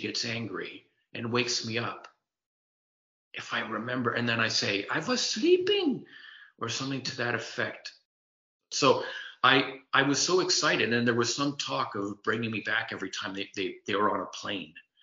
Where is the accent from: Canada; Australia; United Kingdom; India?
Canada; now in Hollywood, United States; I came to Hollywood from Canada and, you know, wanted to do comedy